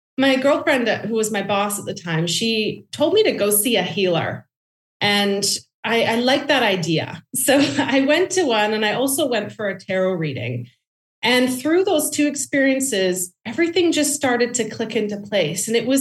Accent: Canada; And he's British and I'm Canadian.

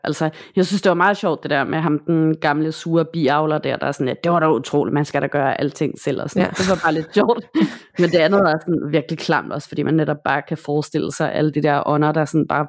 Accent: North Greenland, Greenland; da jeg var barn i Nordgrønland, hvor jeg kommer fra. Jeg var nok omkring 10 år gammel på det tidspunkt

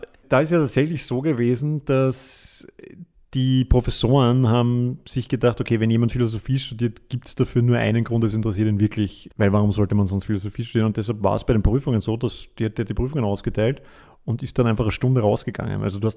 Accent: Vienna, Austria; Die Frage hat mich ein bisschen verwirrt, weil ich dachte, dass der Rest des Landes uns hasst.

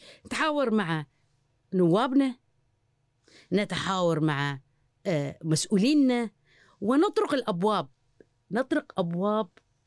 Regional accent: Kuwait; أنا اللي أقوله إحنا كلنا ككويتيين كل واحد من مكانه لازم نربي على حب الوطن

